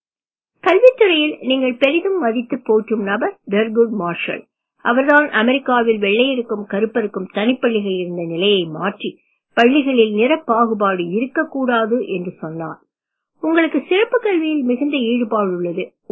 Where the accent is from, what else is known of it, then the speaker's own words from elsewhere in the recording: Alappuzha, Kerala, India; also born or lived in England / Palakkad; அவர்கள் 1976 இங்கிலாந்து சென்றார்கள். நான் அங்குதான் பிறந்தேன். ஆனால் நான் கைக்குழந்தையாக இருக்கும் பொழுது என்னை கேரளத்தில் ஆலப்புழையில் இருந்த என் தாத்தா வீட்டிற்கு அனுப்பிவிட்டார்கள். என் சிறு வயதில் தாத்தா ஆலப்புழையிலிருந்து பாலக்காட்டுக்கு குடிபெயர்ந்தார்.